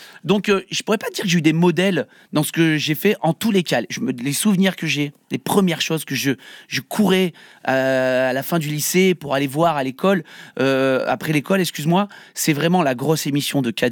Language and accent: French; Provence-Alpes-Côte d'Azur, France; Et c'est pas vrai, je viens pas d'Aix, ma mère est aixoise, mais moi non, je viens des Aures.